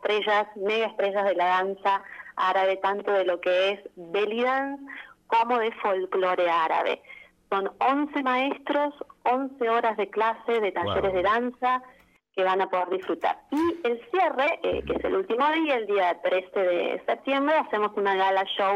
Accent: Córdoba, Argentina; also born or lived in Trelew; now in San Rafael, Argentina; Yo soy un poco nómade, Yo soy oriunda de Córdoba.

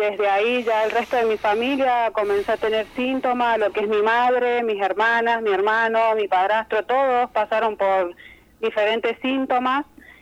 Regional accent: San Rafael, Mendoza, Argentina; now in San Luis, Argentina; yo soy oriunda de San Rafael, Mendoza. Hace 9 años que estoy viviendo acá en San Luis.

